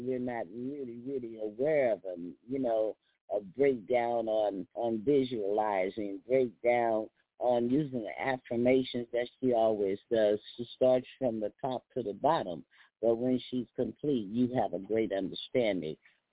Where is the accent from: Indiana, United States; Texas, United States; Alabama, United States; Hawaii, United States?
Texas, United States; born there; I was born in Texas, and it gets real hot down there.